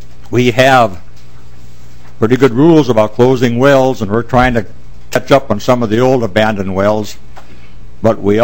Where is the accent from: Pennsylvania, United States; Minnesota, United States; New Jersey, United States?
Minnesota, United States; Soudan; from Sudan, Minnesota, an old mining town just a little north of the Mesabi Range. We're about 30 miles from the Canadian border